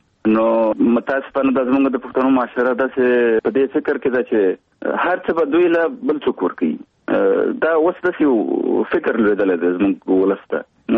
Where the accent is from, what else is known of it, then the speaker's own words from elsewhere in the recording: Kunar, Afghanistan; now in Kabul, Afghanistan; زه د افغانستان د یوې غرنۍ سیمې چې کونړ ولایت نومېږي، زه د کونړ ولایت یم، په 1991 کال کې هلته زېږېدلی یم. ابتدایي اړومبني تعلیمات مې هلته په خپله سیمه کې کړي دي، وروسته بیا کابل ته راغلی یم،